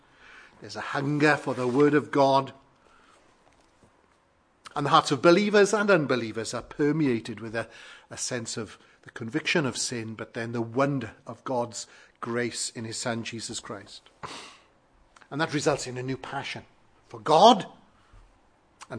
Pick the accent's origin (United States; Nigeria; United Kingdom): United Kingdom; Wales; I was brought up in South Wales in a part of the country where the Welsh revival of 1904 began.